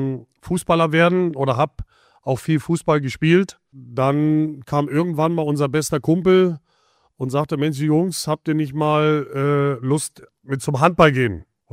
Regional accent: Hamburg, Germany; also born or lived in Braunschweig, Germany; Also ich bin in Hamburg aufgewachsen, in Braunschweig geboren

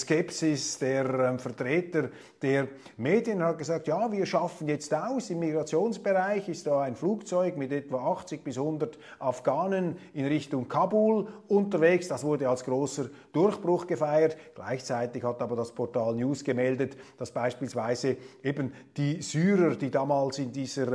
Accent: Switzerland; sage allerdings als Schweizer, bin ja nicht wahlberechtigt in der Bundesrepublik.

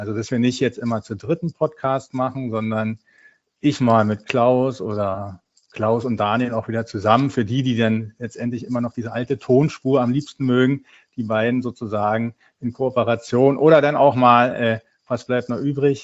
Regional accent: Berlin, Germany; Bin Berliner, waschechter Berliner

